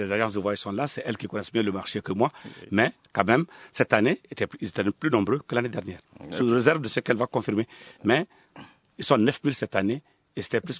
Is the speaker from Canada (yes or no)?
no; Mali; Je suis un Malien